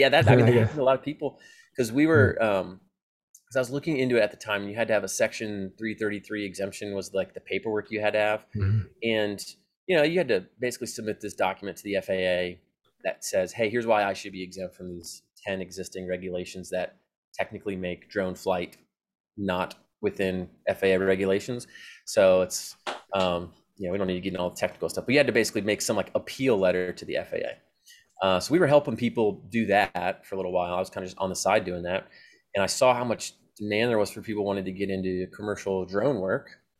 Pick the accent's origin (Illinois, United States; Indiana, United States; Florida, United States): Florida, United States; I'm from Florida, so they're both pretty close.